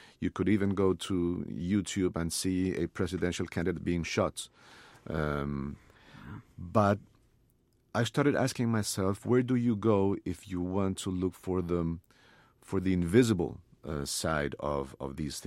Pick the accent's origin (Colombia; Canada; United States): Colombia; Bogota, Bogotá Capital District; the experience of my generation growing up in Bogota in the 80s and 90s, with the bombings, with the shootings in the streets